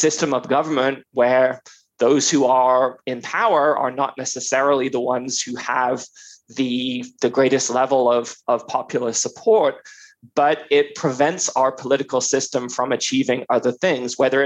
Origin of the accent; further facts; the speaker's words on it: Florida, United States; in states like my home state of Florida